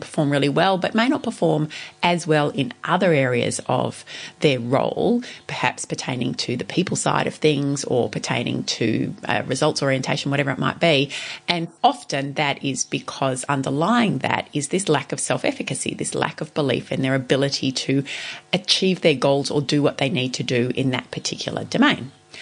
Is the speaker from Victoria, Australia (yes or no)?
yes; Ballarat, Victoria, Australia; small business here in my hometown of Ballarat